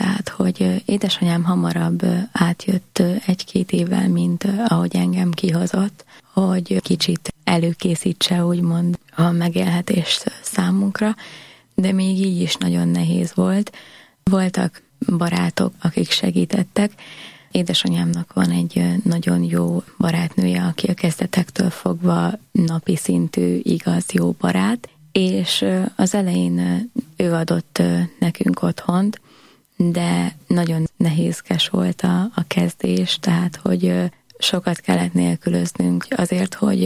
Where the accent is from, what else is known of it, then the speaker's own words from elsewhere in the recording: Corund, Harghita, Romania; Korondról származom, Székelyudvarhelyen születtem, édesanyám családja él Korondon, ott élnek tehát a rokonok, az unokatestvérek